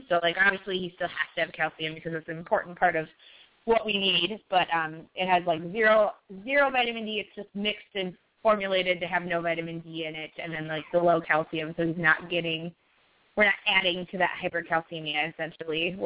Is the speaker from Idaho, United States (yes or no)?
no; Minnesota, United States; We're from Minnesota, so if you know a little bit about Minnesota